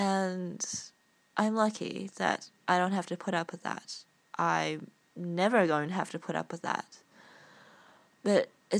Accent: New Zealand; accent: New Zealand; my New Zealand accent

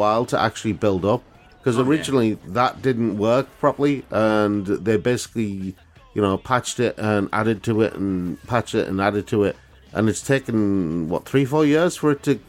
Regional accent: United Kingdom; And like, I'm British, I don't really care.

